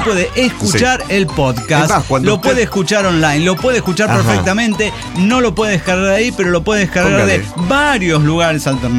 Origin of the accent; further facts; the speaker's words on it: Santiago, Santiago Metropolitan Region, Chile; de Santiago, Chile.